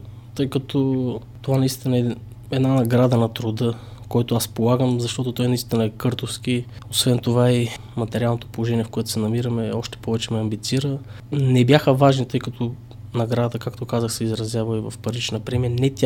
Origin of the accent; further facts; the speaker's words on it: Petrovo, Blagoevgrad Province, Bulgaria; now in Veliko Tarnovo, Bulgaria; Аз съм от Сандански, по-скоро от едно село до Сандански, село Петрово.